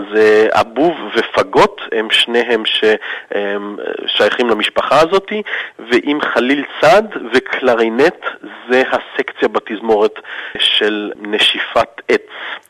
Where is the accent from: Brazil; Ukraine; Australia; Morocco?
Australia; also born or lived in Israel; now in Germany; אני גדלתי באוסטרליה, נולדתי בישראל, אבל ההורים שלי ירדו לאוסטרליה שהייתי עוד ילד קטן, בן 3, אבל אצלנו בבית דיברנו עברית. עד היום אני מדבר עברית עם ההורים שלי. אני כבר עזבתי את אוסטרליה לפני איזה כמעט 25 שנה, אני גר בגרמניה